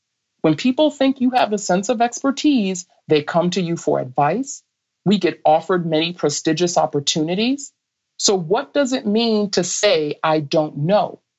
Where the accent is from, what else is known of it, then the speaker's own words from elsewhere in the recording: Brooklyn, New York, United States; But as I mentioned to you before, I grew up in Brooklyn, and I'm a child of the 80s, right?